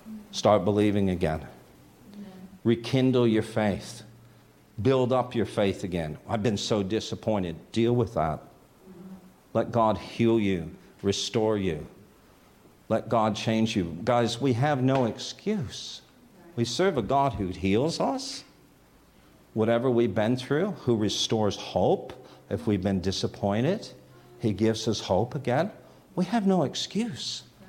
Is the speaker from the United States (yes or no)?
no; Toronto, Ontario, Canada; I like Canada. That's where I'm from. I'm from Toronto. Toronto, we call it, right?